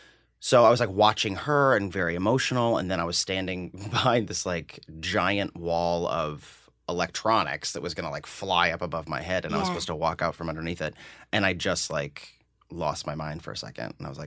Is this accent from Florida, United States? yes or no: no; Nebraska, United States; he's from Colorado and I'm from Nebraska, and there was just some sort of like Midwestern shorthand that happened between us.